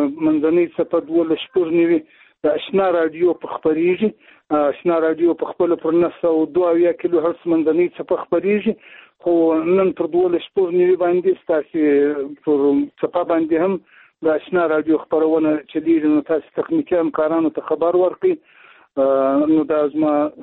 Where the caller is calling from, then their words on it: Zabul, Afghanistan; د زابل ولایت شاجیل ولسوالۍ